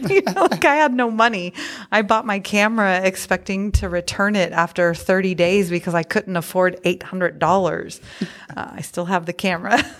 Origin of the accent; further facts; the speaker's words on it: California, United States; moved away as an adult; also born or lived in Las Vegas; Yeah, so born and raised in California, and I started producing my documentary back in 2014.